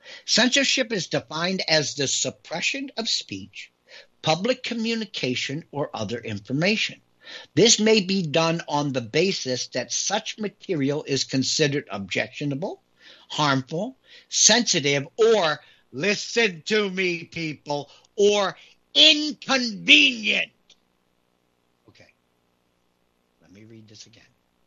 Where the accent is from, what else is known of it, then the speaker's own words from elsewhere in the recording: United States; Growing up in America, I never even considered that there would come a day when I would be discussing government censorship